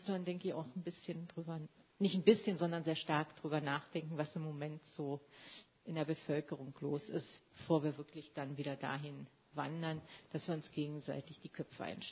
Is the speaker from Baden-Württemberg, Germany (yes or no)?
no; Berlin, Germany; ich stamme aus Berlin und mein Vater stammt aus dem jetzigen Polen und meine Großeltern aus Königsberg.